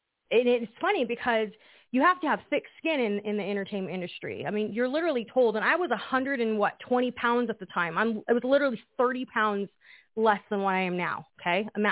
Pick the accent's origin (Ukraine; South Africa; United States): United States; Temecula, California; I'm from Temecula.